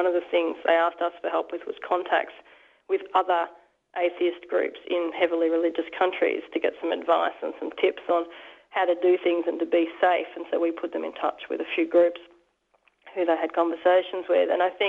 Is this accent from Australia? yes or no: yes; Melbourne, Victoria, Australia; born there; That's from a native. I was born in Melbourne.